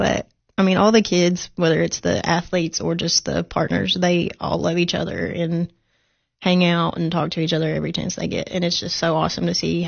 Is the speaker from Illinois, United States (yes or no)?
no; Sparta, Tennessee, United States; So, you know, I'm not from Nashville. I'm from Sparta, but half of the Nashville athletes recognize me